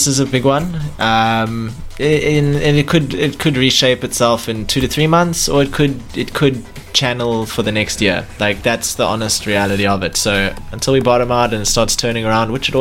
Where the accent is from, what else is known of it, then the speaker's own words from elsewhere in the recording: South Africa; I think my favorite part about Disney Plus, especially being a South African, is the ability to stream like top quality Marvel movies.